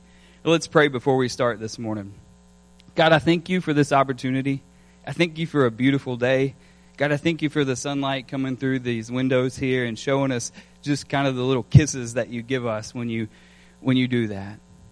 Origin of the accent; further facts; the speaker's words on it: Kentucky, United States; I'm an import to Meade County. I married Brianna Schultz. I grew up in Grayson County, Kentucky